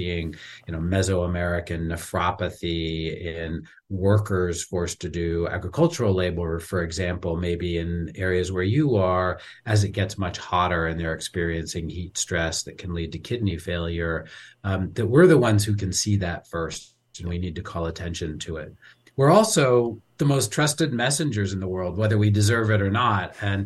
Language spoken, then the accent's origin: English; Boston, Massachusetts, United States; Well, I grew up right smack in the middle of a pretty urban area in Boston, went to the Bosto